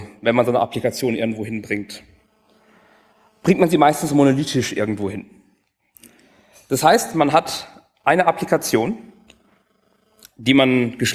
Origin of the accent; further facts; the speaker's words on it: Karlsruhe, Baden-Württemberg, Germany; Ich komme aus Karlsruhe.